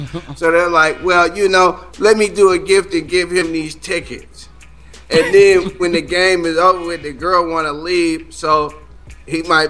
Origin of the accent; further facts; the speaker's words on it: Seattle, Washington, United States; Oh, yeah, ladies and gentlemen, to your audience, I'm from Seattle, Washington.